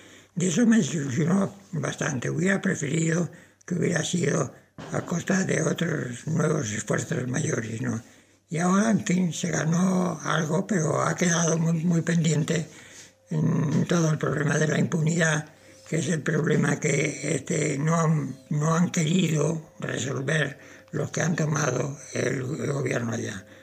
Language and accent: Spanish; Spain; born there; moved away; also born or lived in Uruguay; cuando ya pude regresar a España, mi país natal, ¿no?